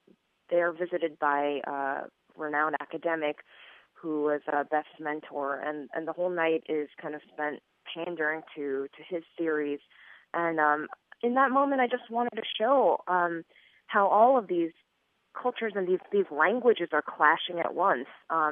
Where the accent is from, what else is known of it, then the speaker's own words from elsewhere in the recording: New York, United States; I mean, I was born and raised in New York, in America, and I guess I have claims to an American identity as much as any other American.